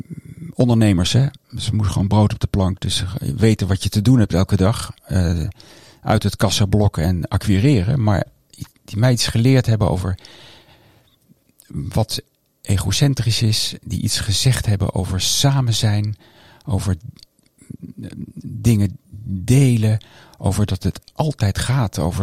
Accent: Bilthoven, Utrecht, Netherlands; Ik kom niet uit het Gooi, maar uit Bilthoven. Prachtig gestudeerd in Amsterdam en in Amerika.

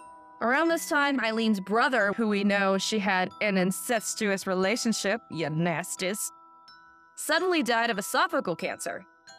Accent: Michigan, United States; I'm from Michigan.

